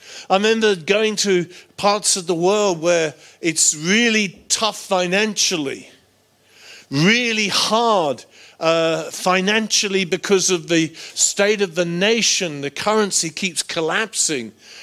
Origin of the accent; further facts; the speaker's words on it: High Wycombe, South East England, United Kingdom; I grew up in High Wycombe. And we had a sort of West Country, actually, in Buckinghamshire. Not quite like Berkshire, but it was Buckinghamshire. And we had an accent like that.